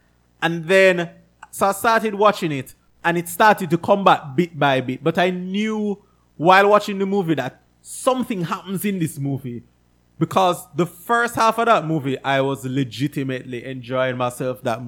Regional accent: England, United Kingdom; There are things that I don't think of specifically as being English because I've been here my whole life.

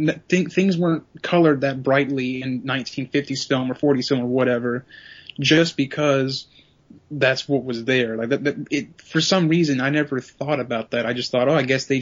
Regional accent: Georgia, United States; now in Birmingham, United States; I live in Birmingham. I grew up near Atlanta, Georgia

